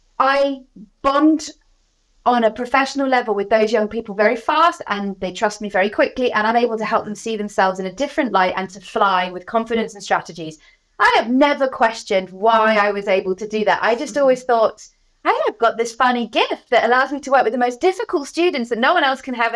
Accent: South West England, United Kingdom; I was brought up in Cornwall by the sea. It's where I am now. I'm Cornish to my core.

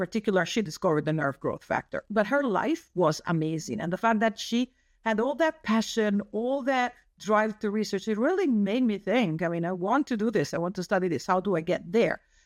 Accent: Tuscany, Italy; I was an only child. I grew up in Tuscany, which is, you know, a nice place to grow up in.

